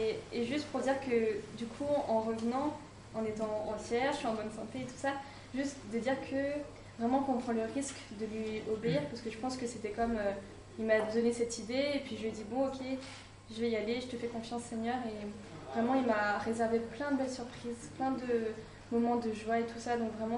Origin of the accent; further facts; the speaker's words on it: Paris, Île-de-France, France; je viens de Paris, mais en France c'est tellement laïque partout